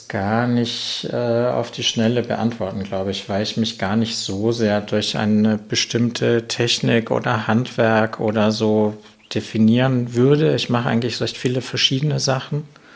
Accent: Nuremberg, Bavaria, Germany; Ich bin schon in Nürnberg aufgewachsen. Also ich bin im Kindergartenalter, sind meine Eltern mit mir nach Nürnberg umgezogen und ich bin in Nürnberg zur Schule gegangen und aufgewachsen

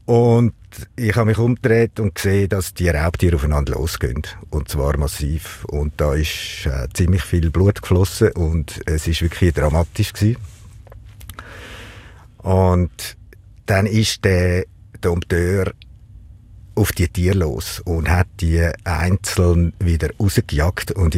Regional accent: Zurich, Switzerland; Ja, ich bin am Zürichsee aufgewachsen.

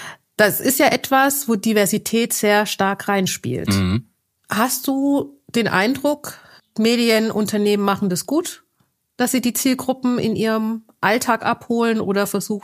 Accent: Baden-Württemberg, Germany; accent: Swabian; ich bin auch sehr schwäbisch, bin ja auch aus dem Stuttgarter Raum.

